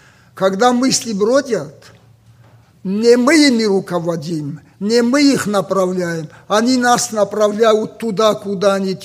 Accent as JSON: {"language": "Russian", "town": "Vladikavkaz", "region": "North Ossetia–Alania", "country": "Russia", "said": "Я из Владикавказа"}